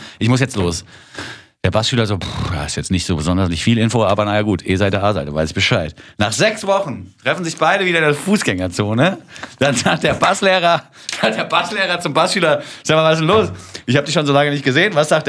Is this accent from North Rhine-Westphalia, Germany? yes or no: no; Nuremberg, Bavaria, Germany; Hallo, ich komme aus Nürnberg.